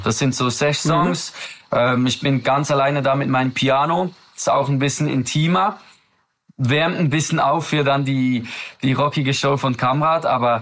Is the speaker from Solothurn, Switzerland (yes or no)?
yes; Solothurn, Switzerland; Und Sol Roy heißt auf Französisch Einwohner aus Solothurn, also aus dem Kanton, wo ich herkomme.